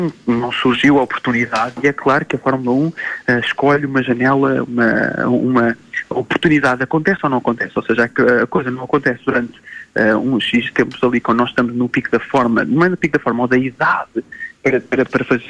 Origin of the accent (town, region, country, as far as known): Portugal